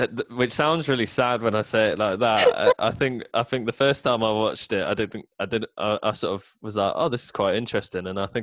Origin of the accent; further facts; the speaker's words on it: United Kingdom; they use cups of tea because we're British and we love tea